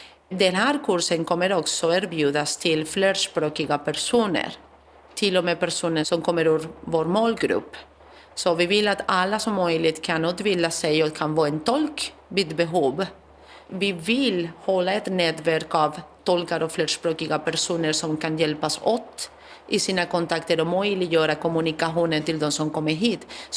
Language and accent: Swedish; Spain; now in Sweden; Jag kommer från Spanien och vi har inte samma system även om vi är i Europa.